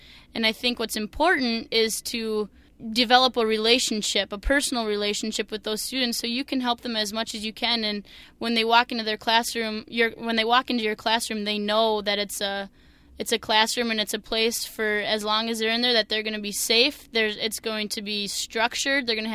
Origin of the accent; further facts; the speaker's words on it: Minnesota, United States; accent: Minnesotan; being the Minnesotan girl with my thick Minnesotan accent. I'm nervous that they might pick on me for that quite a bit.